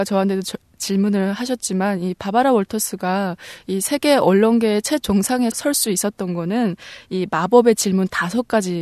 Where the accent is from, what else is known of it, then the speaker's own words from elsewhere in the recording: Busan, South Korea; 똑소리 나는 부산여자